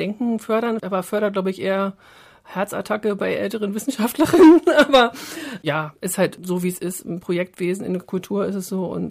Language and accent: German; Wittstock, Brandenburg, Germany; ich bin in Wittstock aufgewachsen, das ist so in Nordbrandenburg, also Wald und Wasser drumherum.